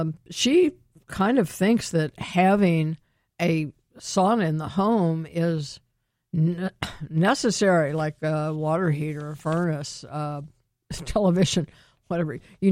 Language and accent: English; Columbus, Ohio, United States; Well, that's, of course, my hometown